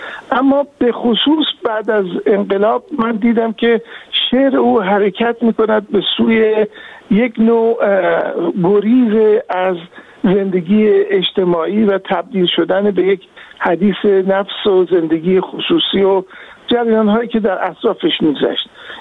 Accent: Iran; now in London, United Kingdom; بعد که من از ایران آمدم بیرون و نموندم

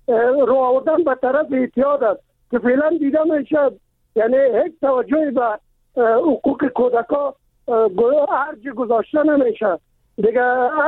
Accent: Kabul, Afghanistan; چون من خودم از کابل هستم

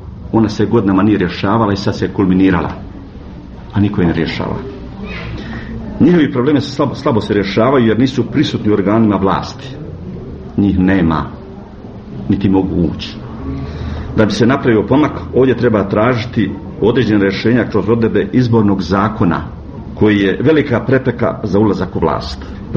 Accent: Mostar, Federation of Bosnia and Herzegovina, Bosnia & Herzegovina; dolazim iz Mostara.

